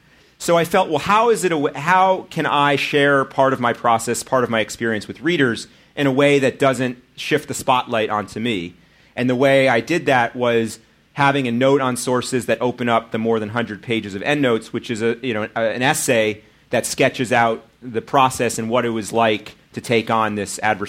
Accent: New York City, New York, United States; I said, oh, I'm a reporter from New York City. And he said, oh, well, what's your name? And I said

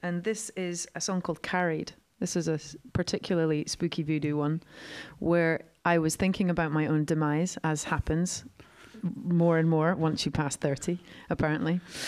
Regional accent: London, United Kingdom; And it's funny being a Londoner, because it's so fast-paced.

